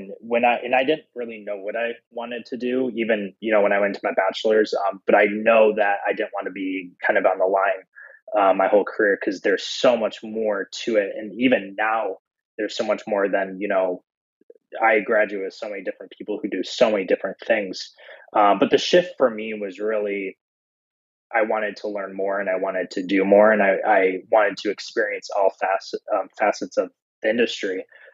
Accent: Michigan, United States; moved away as an adult; And yeah, I was born and raised in Michigan, a really small town, about 40,000 people. Lived there for 18 years.

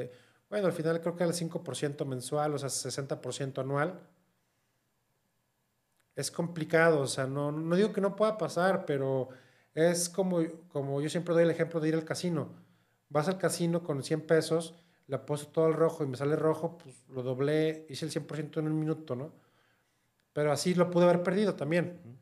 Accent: Guadalajara, Jalisco, Mexico; soy de Guadalajara, estudié en el Tec de Monterrey, de aquí de Campus Guadalajara.

